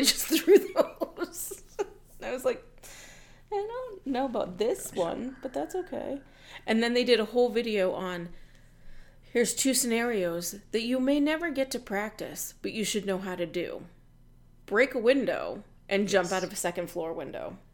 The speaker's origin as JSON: {"language": "English", "region": "Massachusetts", "country": "United States", "said": "You can tell I'm from Massachusetts. I had no clue."}